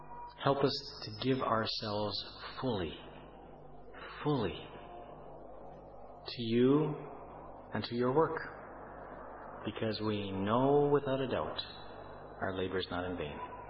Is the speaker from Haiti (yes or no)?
no; Saskatchewan, Canada; And I come from Saskatchewan, where the mosquito is the provincial bird.